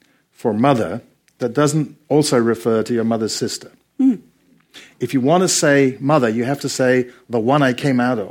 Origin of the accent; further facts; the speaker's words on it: Ashanti, Ghana; because in my hometown, there literally probably were a dozen people who had as many books as we had. And it's the second biggest town in Ghana.